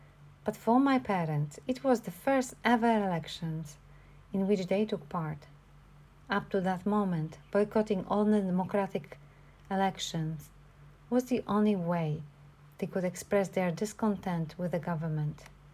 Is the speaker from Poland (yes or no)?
yes; Poland; now in Hong Kong; I live with my family in Hong Kong, but originally I come from Poland, where I was born and raised.